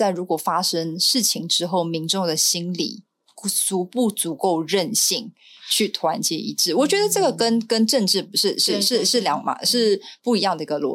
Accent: Taiwan; 大家只要听到我们是来自台湾的就说

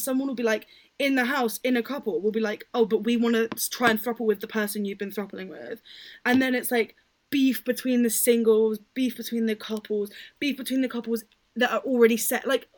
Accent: United Kingdom; I mean, obviously, we're both British, so we can't really talk.

